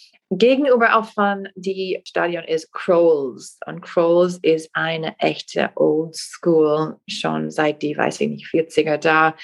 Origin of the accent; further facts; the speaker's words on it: Green Bay, Wisconsin, United States; German is a second language; ich bin da aufgewachsen in Green Bay.